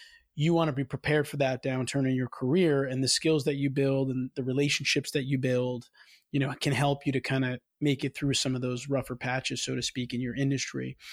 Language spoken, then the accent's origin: English; New York, United States; I mean, I'm from New York, grew up in New York, and I've been to Alaska